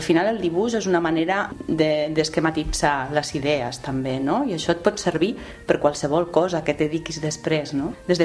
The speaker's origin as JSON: {"language": "Catalan", "town": "Zaragoza", "region": "Aragon", "country": "Spain", "second_language": "Catalan", "moved": "as an adult", "lives_now": "Barcelona, Spain", "said": "després vaig venir a Barcelona, jo sóc de Saragossa, vaig venir a Barcelona a estudiar Belles Arts"}